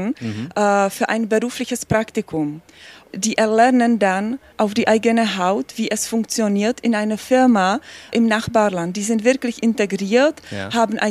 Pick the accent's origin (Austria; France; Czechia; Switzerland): Czechia; German is a second language; aus Tschechien